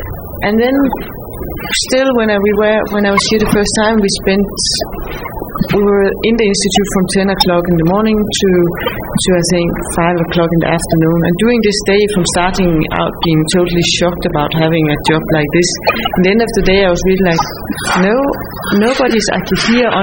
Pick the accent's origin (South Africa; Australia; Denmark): Denmark; English is a second language; now in Germany; but I have a different story as I'm from Denmark.